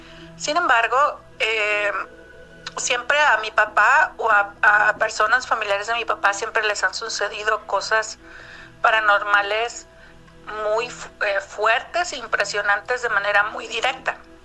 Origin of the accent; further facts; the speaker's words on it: Chihuahua, Mexico; moved away; yo soy de la ciudad de Chihuahua, pero hace unos años para acá me vine a vivir aquí porque venía a estudiar pues una carrera que no había en ese entonces en mi tierra, ¿no? En Chihuahua